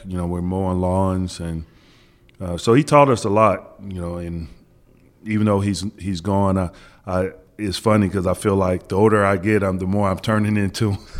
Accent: Kansas, United States; I mean, listen, I was from Kansas. I didn't know PJ's reputation on the court or anything like that.

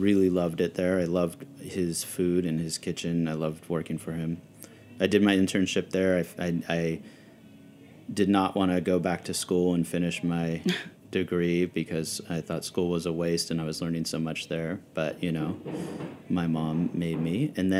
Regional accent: California, United States; When I grew up in Northern California, the coffee culture was a very strong thing back then.

